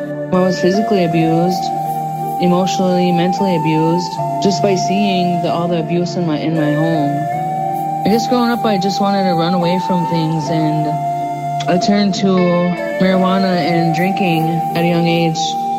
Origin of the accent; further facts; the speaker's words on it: Wisconsin, United States; I am from St. Croix, Chippewa Indians of Wisconsin, and I am an Ojibwe woman.